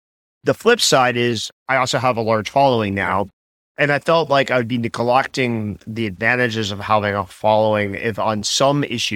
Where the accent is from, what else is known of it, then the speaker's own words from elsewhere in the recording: New Jersey, United States; also born or lived in New York; I grew up in New Jersey and New York and, you know, lived in New York.